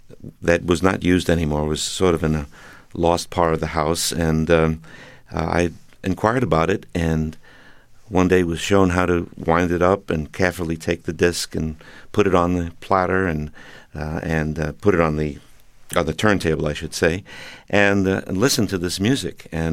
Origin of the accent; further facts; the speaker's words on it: Smithtown, New York, United States; also born or lived in Brooklyn; Well, first of all, I was born in Brooklyn and lived in Smithtown, Long Island, a very rural place.